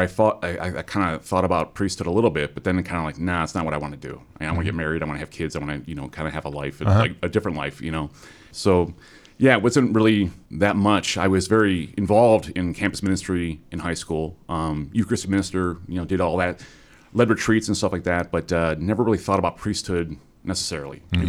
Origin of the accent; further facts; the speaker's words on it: North Ridgeville, Ohio, United States; I grew up in actually North Ridgeville, I went to St. Peter's was my home parish.